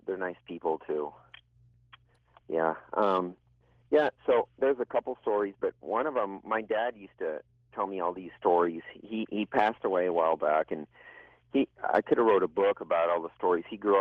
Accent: Lincoln, Nebraska, United States; I grew up, I was born in Lincoln, and it's a nice little college town.

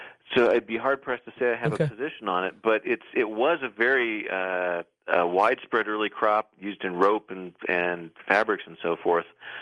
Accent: Seattle, Washington, United States; I'm from Seattle. I love coffee, and I wanted good coffee.

